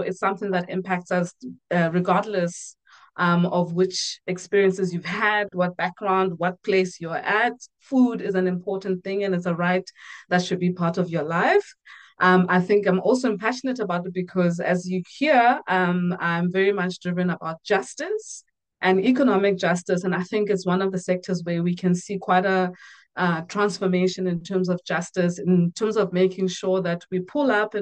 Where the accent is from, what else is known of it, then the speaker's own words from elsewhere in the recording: Lesotho; I grew up in Lesotho, so subsistence farming and eating well.